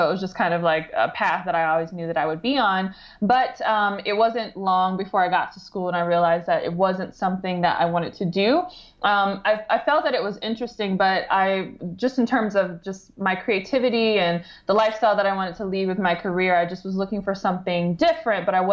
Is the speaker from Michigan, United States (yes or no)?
yes; Detroit, Michigan, United States; I grew up in the Metro Detroit area.